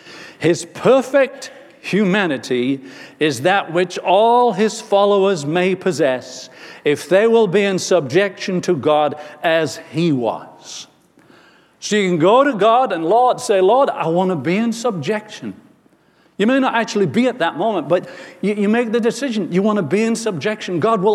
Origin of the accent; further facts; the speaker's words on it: York, Yorkshire and the Humber, United Kingdom; I was just a little kid working full-time in a butcher's shop in England, in my hometown of York.